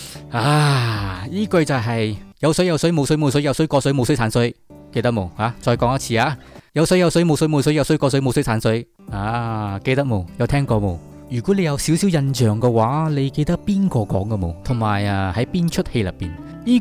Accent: Malaysia; 咁我就讲我系马来西亚人。

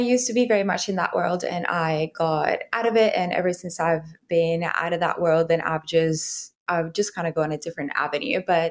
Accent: Puerto Rico; now in Australia; I am originally from Puerto Rico, like from the 1700s. My family has been in Puerto Rico. And I currently live in Australia. I've been in Australia for 10 years. But I was raised in a culturally Catholic home and island.

